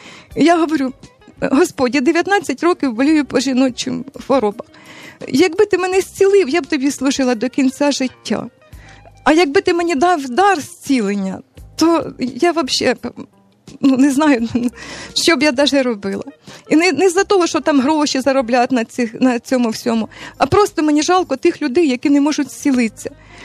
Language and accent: Ukrainian; Pavlenkove, Sumy Oblast, Ukraine; Я сама із Сумської області, Лебединський район, село Павленково, родилася там. Потім навчалася у Харкові 84-85 роки.